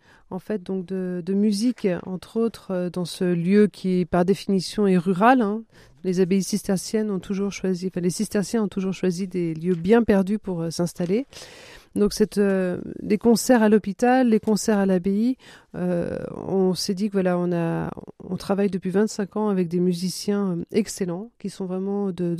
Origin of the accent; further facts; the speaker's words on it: Flavigny-sur-Ozerain, Bourgogne-Franche-Comté, France; Alors, je suis pas du Loiret, mais de Côte d'Or, voilà, en Bourgogne